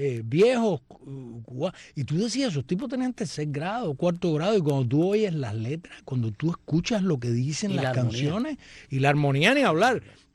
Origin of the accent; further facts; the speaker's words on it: Cuba; Sí, somos cubanos, músico, entendemos.